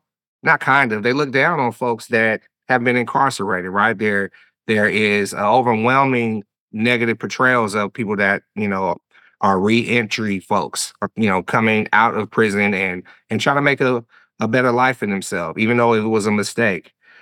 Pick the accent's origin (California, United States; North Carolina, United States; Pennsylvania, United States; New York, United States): California, United States; Oakland; I'm from East Oakland and, you know, born and raised, you know, in the Bay Area.